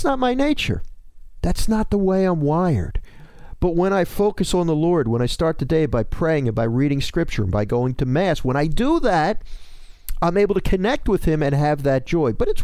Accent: Philadelphia, Pennsylvania, United States; I was going by my old neighborhood yesterday. I grew up in Northeast Philadelphia.

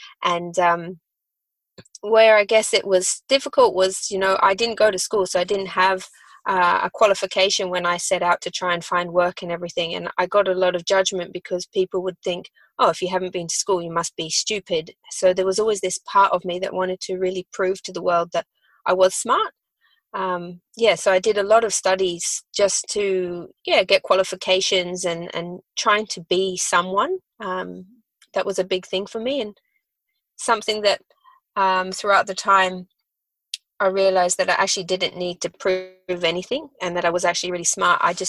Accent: Australia; born there; So I actually have a accent, but I was born in Australia. I grew up sailing around the world on a boat that my parents built.

